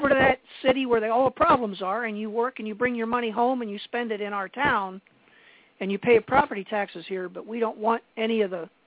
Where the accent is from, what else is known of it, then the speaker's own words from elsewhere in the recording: Carrollton, United States; You have the same problem with my hometown of Carrollton.